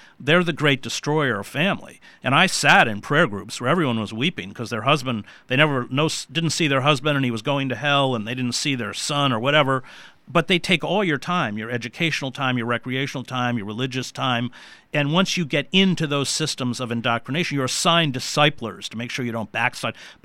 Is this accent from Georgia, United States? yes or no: no; Maine, United States; I grew up in Maine with all my relatives.